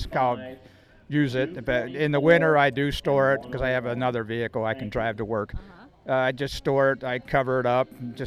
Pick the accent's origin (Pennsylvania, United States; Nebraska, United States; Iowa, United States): Nebraska, United States; Bellevue; from Bellevue, Nebraska.